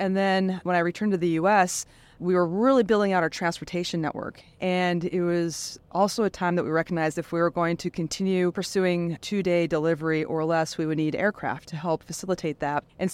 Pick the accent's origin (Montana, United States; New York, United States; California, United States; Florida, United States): Montana, United States; Well, I'm originally from Montana. When I was about 7 years old, my folks took me to an air show.